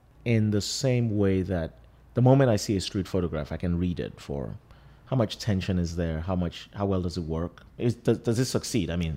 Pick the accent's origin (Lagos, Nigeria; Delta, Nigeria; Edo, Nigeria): Lagos, Nigeria; now in New York, United States; You know, I grew up in Lagos. I live in New York.